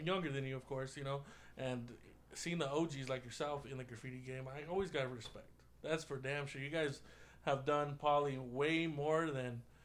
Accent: Los Angeles, California, United States; You know, I'm from Los Angeles, and growing up, there was only two people that ever inspired me.

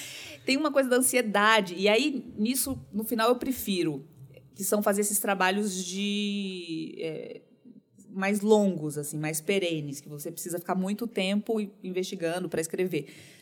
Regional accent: Brasília, Federal District, Brazil; Eu sou de Brasília e voltei a morar lá algumas vezes, porque cobrindo política é meio inevitável.

